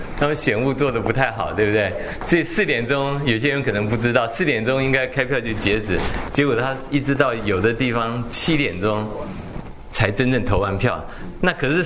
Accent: Taiwan; moved away as an adult; 因为我们从小在台湾长大

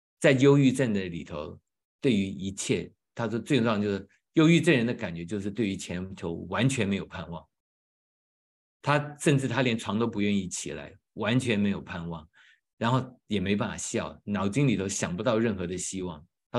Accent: China; 所以呢，第一个打破我们中国人的传统

